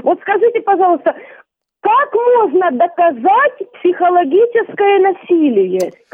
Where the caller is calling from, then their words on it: Luhansk Oblast, Ukraine; Я из Луганской области, постоянно вас слушаю.